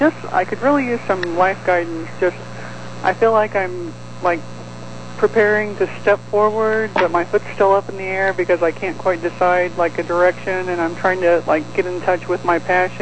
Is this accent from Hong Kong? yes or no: no; Maryland, United States; Maryland.